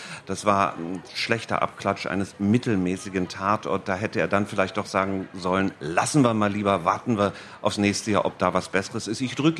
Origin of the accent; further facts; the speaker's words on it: Germany; Ich bin ja Deutscher, ne?